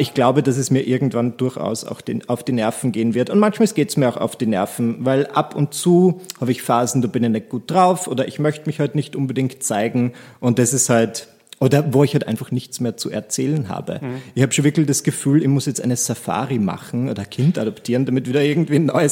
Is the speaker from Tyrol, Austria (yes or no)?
no; Burgenland, Austria; now in Vienna, Austria; In Wahrheit bin ich ein Burgenländer